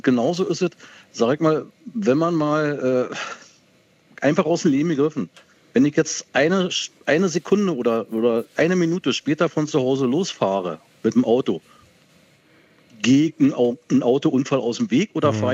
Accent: East Germany, Germany; Nur bei uns in der DDR war das so, in der Schule, du musstest dich in der 8. Klasse mit 14 Jahren oder 16 entscheiden, was mache ich beruflich.

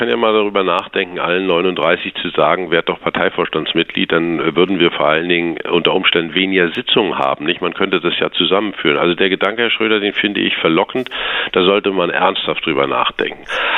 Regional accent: East Germany, Germany; Ich bin als Ostdeutscher in besonderer Weise daran interessiert, dass es hier nicht via Ölembargo ein industrielles Desaster gibt.

